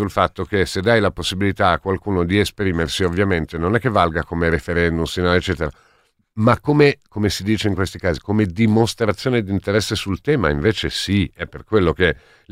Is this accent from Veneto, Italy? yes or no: no; San Donato Milanese, Lombardy, Italy; io sono di San Donato, minacciato dal nuovo stadio